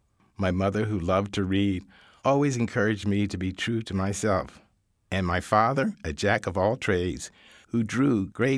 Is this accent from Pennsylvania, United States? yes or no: yes; Philadelphia, Pennsylvania, United States; Growing up in Philadelphia in the 1940s, I was very much aware of racial separation.